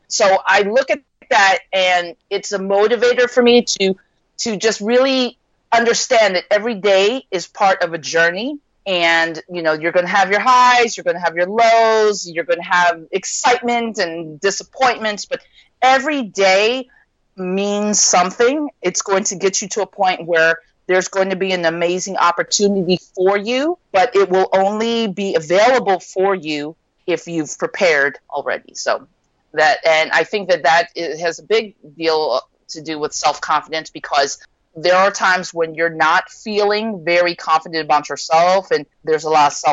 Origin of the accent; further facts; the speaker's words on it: Midwest, United States; also born or lived in New York; now in Miami, United States; My mother is Japanese and my father is African American. And yeah, I grew up in the Midwest and made my way to live in New York for quite a time and then ended up in Miami.